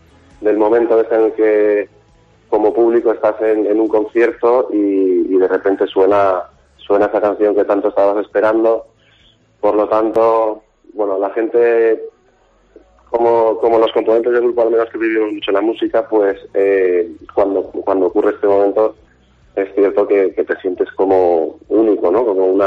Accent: Valencian Community, Spain; somos básicamente de Castellón y de Onda. De Onda hay un par y el resto somos de Castellón.

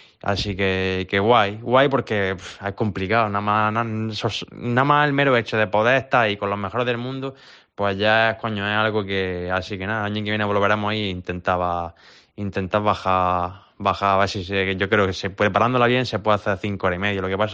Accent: Andalusia, Spain; la carrera tiene un problema para la gente que somos andaluces, pues que con la calor que hace

